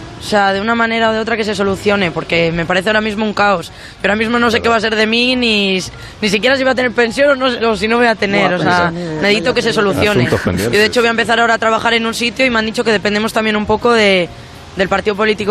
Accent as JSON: {"language": "Spanish", "town": "León", "region": "Castile and León", "country": "Spain", "said": "Yo soy de León y estoy aquí, o sea que volvería a León también."}